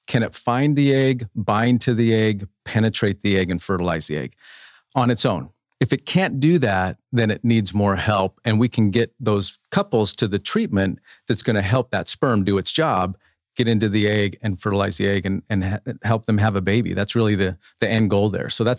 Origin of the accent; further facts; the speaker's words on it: Spokane, Washington, United States; I grew up in Spokane, Washington, so a smaller, you know, metropolitan area.